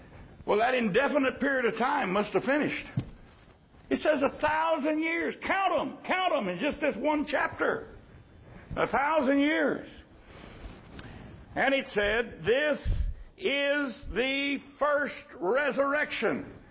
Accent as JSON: {"language": "English", "country": "United States", "said": "I'm an American through and through."}